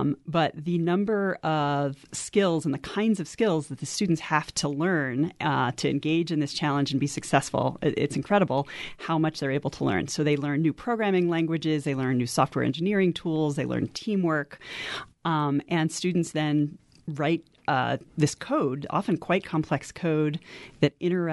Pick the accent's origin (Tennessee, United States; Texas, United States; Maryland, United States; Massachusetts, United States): Maryland, United States; now in New Mexico, United States; I grew up in Maryland, in a small town outside of Annapolis, Maryland, and a place near the Chesapeake Bay. So being out here in the desert is different for me.